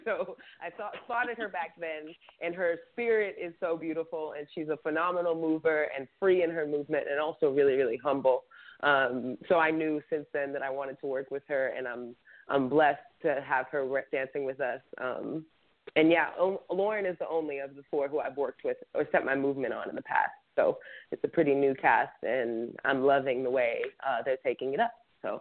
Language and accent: English; Boston, Massachusetts, United States; No. So, well, I'm from Boston. I just spent